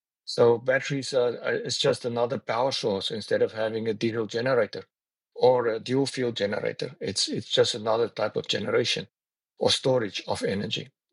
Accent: South Africa; moved away as an adult; also born or lived in Norway / Spain; now in Andorra; I'm from South Africa originally. I'll go to Spain. And today I'm residing in Andorra.

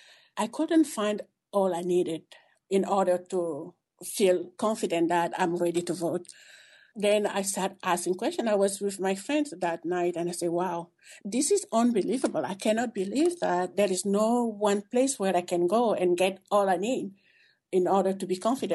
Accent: Cameroon; now in United States; When I was growing up in Cameroon

